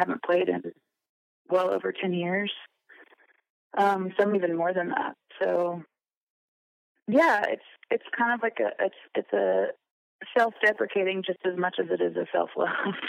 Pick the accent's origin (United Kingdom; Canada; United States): United States; Dallas, Texas; and I'm originally from Dallas, but I do have some shows in Denton, Texas, in a couple days, actually.